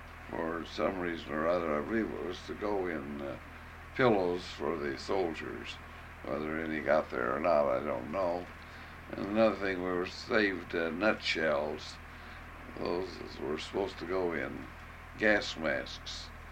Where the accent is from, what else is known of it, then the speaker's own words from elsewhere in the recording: Decatur, Illinois, United States; born there; I was born in Decatur in 1911, on West William Street, where I lived until I was 1 year old.